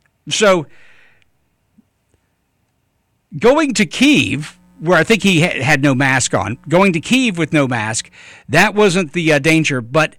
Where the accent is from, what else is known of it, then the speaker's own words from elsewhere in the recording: United States; this really is more on the royalty and the worship of royalty that just I'm too American to get into that.